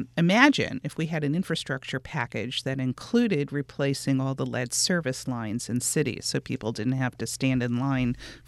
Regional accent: New York, United States; Well, I go out of my way to say I'm a volunteer from upstate New York

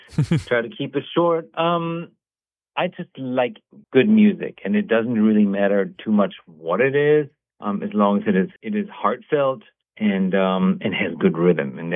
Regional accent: Germany; English is a second language; moved away as an adult; now in United States; I grew up in Germany. I just moved here about 26 years, or I became a citizen not too long ago, and I came to the United States like in the late 80s.

